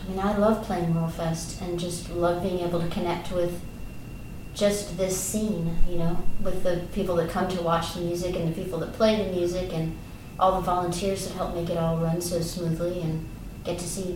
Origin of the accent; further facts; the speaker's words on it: California, United States; I grew up in California, and so I'm kind of an outsider to this music in a way.